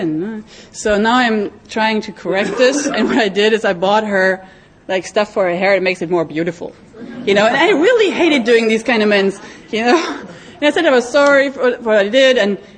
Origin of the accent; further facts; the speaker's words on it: Sweden; English is a second language; I really wanted to go to Stockholm because I'm from Sweden, you know.